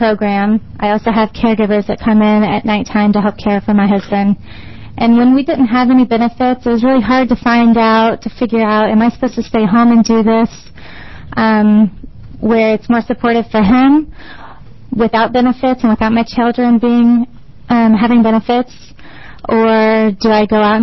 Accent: McMinnville, Oregon, United States; I'm from McMinnville, Oregon.

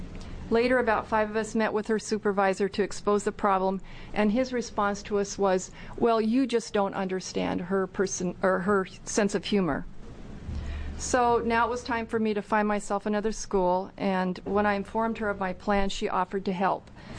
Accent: Portland, United States; I grew up in Portland, where I began teaching in about 1979.

